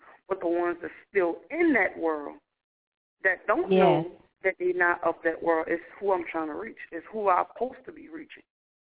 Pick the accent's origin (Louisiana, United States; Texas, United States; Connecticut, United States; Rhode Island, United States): Louisiana, United States; New Orleans; now in Georgia, United States; I'm from New Orleans, Louisiana, but I live in Georgia now. So I was stepping into a whole new field, a whole new area of music, because I had never been outside of Louisiana.